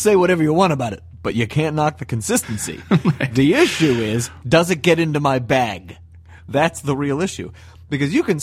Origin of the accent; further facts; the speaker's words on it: Reading, Pennsylvania, United States; So, yesterday, I'm driving back from my hometown of Reading, PA, and I thought, you know how I'm going to cap off Christmas?